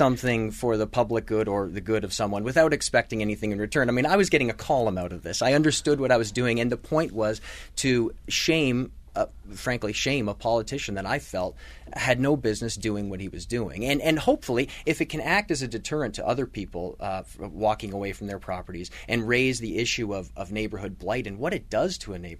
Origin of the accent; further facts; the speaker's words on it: Ontario, Canada; now in Rochester, United States; I grew up outside of Toronto. I moved to Rochester about 6 years ago with a brief hiatus. I've been here ever since.